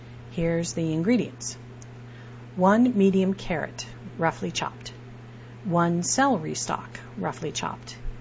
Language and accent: English; California, United States; When I was growing up in California in the 80s and 90s